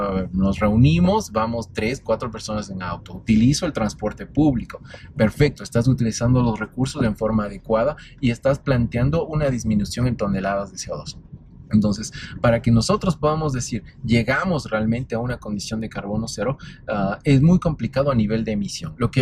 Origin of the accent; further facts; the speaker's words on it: Ecuador; si en algún momento dado, como profesional ecuatoriano, estás involucrado en cualquiera que sea la cadena de valor